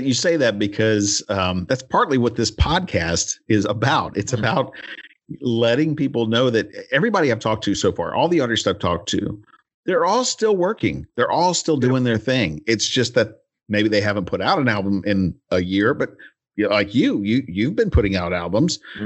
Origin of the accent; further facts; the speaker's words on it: North Carolina, United States; I remember I'm from North Carolina. That's where I'm at.